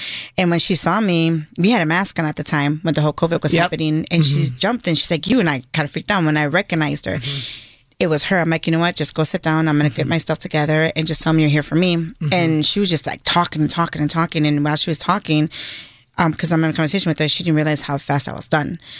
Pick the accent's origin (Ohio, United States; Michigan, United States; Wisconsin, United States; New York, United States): Wisconsin, United States; Milwaukee; I grew up in Milwaukee in the South Side. Mm-hmm. So I lived here my whole life.